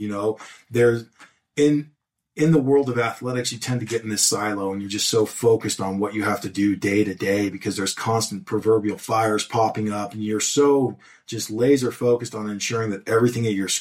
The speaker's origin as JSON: {"language": "English", "region": "California", "country": "United States", "lives_now": "Salt Lake City, United States", "said": "I am currently in Salt Lake City, Utah, but I'm formerly from Southern California"}